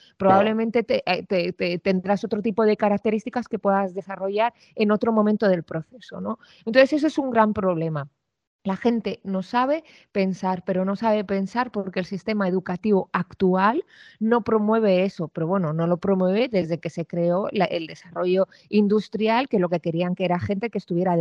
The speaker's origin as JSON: {"language": "Spanish", "town": "Valladolid", "region": "Castile and León", "country": "Spain", "tie": "born or raised there", "also_born_or_lived": "Arévalo", "said": "yo nací en Valladolid y, bueno, realmente en Arévalo, pero me crié en Valladolid. Es que me gusta mucho decirlo, que yo nací en Arévalo. un pueblo maravilloso."}